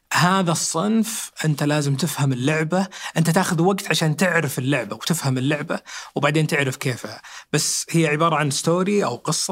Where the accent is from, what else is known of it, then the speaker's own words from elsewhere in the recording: Saudi Arabia; عدد الممارسين عندنا في السعودية 30% الشعب